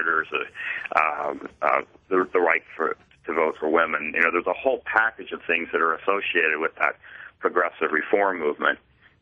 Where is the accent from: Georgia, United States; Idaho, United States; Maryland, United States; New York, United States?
Idaho, United States; There are a few states, including my home state of Idaho, in which actually the governor gets to appoint the replacement.